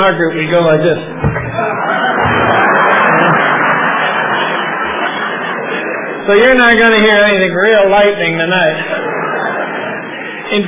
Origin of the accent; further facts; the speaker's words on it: New York, United States; I'm from New York initially.